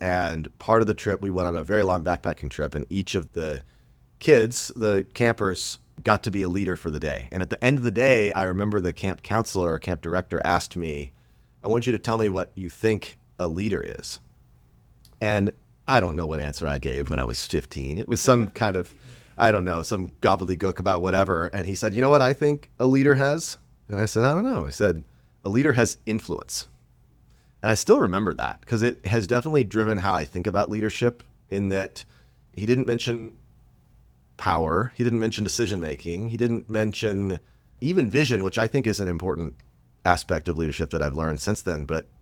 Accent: Knoxville, Tennessee, United States; And I grew up in Knoxville, Tennessee, but I went to summer camp in the Pisgah National Forest.

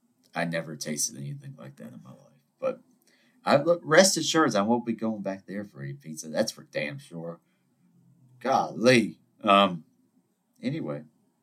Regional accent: Charleston, South Carolina, United States; I'm half Greek, you know. It's my nature. I'm from Charleston, South Carolina, one of the most beautiful places in the world

